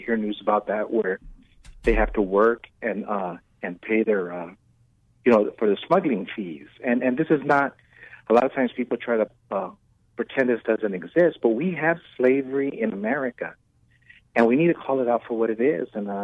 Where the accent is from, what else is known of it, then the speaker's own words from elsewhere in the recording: Mexico; all of my family were born in Mexico, and, you know, I'm from Mexico.